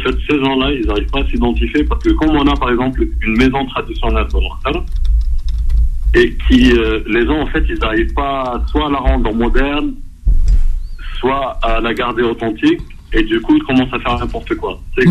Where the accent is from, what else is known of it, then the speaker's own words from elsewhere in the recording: Algeria; comme on a chez nous en Algérie.